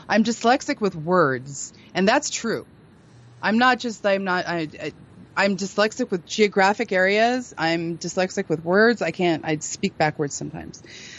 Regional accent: Utah, United States; also born or lived in Colorado; The vast majority of the people that I knew when I was growing up in Utah and in Colorado were just, they were like, yeah, whatever.

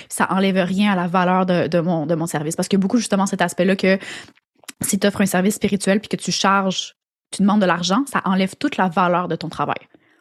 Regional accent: France; accent: French; now in Quebec, Canada; je suis française, là, mes parents sont français, ont immigré au Québec. Ça paraît pas, mais j'ai les deux accents. Quand je parle avec ma famille, j'ai vraiment l'accent français.

